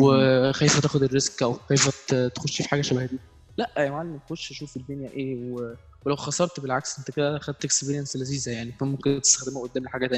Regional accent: Egypt; فاحنا عندنا في مصر هنا فاهم مفيش اللي هو كونسيبت

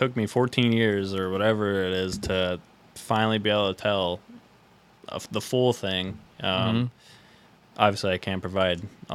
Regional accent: Pennsylvania, United States; growing up in Schuylkill County, like, any single place you go, there's going to be jokes about it.

